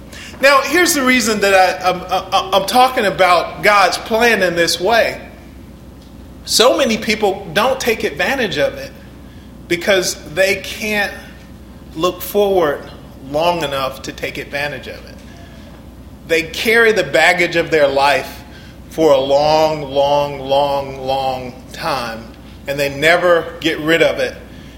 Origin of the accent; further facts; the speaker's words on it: Detroit, Michigan, United States; We grew up in Detroit in the 60s, where drugs were prevalent.